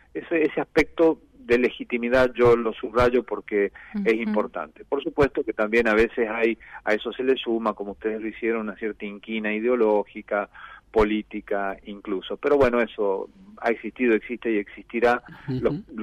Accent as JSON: {"language": "Spanish", "country": "Argentina", "said": "pero somos todos argentinos"}